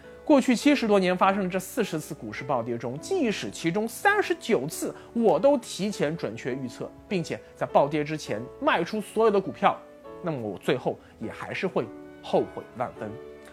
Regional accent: China

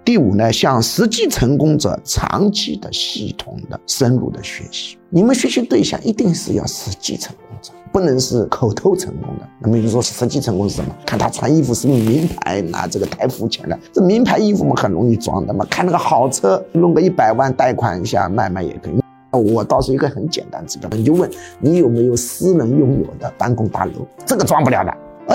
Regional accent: China

